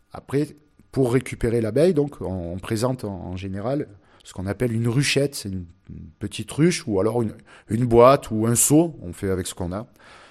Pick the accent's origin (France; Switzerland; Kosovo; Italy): France; Southern France; moi je suis du Midi, on va généralement sur le plateau de Valensole